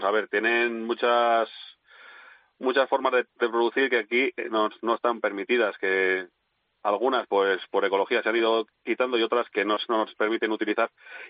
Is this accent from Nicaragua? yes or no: no; Los Huertos, Castile and León, Spain; En mi pueblo, en Los Huertos, nuevamente, antes ha habido 3 rebaños